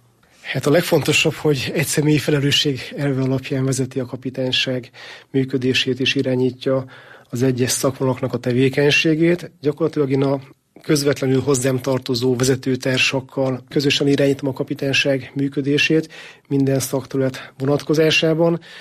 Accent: Ózd, Borsod-Abaúj-Zemplén, Hungary; Én a rendőri pályafutásom közel 30 évét, egész pontosan 27 évet Ózd városában, az ózdi rendőrkapitányságon töltöttem, tehát minden szakmai előzmény a szülővárosomhoz köt.

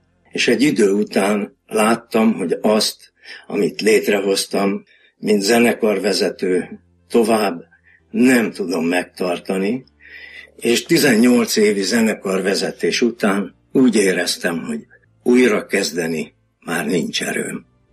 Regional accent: Budapest, Hungary; born there; 1944-ben születtem Budapesten.

